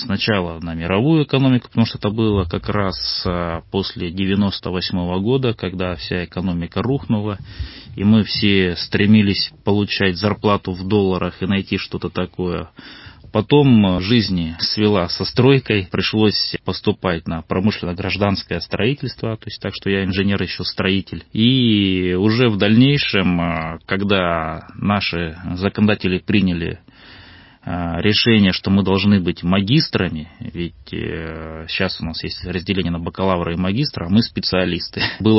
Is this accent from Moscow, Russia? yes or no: no; Bratsk, Irkutsk Oblast, Russia; Я сибиряк, да. Я родился на севере области, теперь уже можно так сказать. Это город Братск, поселок Гидростроители. Собственно говоря, там прошло мое детство. Ну а ближе уже к вузу, где-то лет, наверное, в 16, мы переехали в Иркутск.